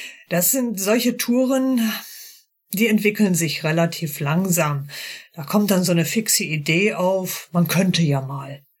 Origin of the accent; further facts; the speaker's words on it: North Sea coast, Germany; Ich bin da an der Ostsee geboren, an der Nordsee aufgewachsen.